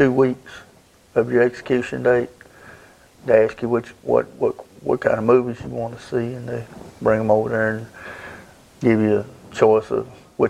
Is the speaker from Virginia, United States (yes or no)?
no; Tyler, Texas, United States; I was born and raised in Tyler.